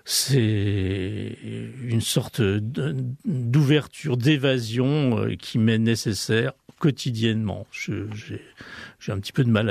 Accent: Ambérieu-en-Bugey, Auvergne-Rhône-Alpes, France; born there; donc je suis né en Berlieu, j'habite en Berlieu

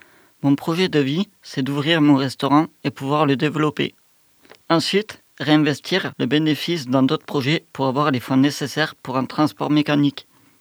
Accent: South, France; j'ai 24 ans et je viens du Sud.

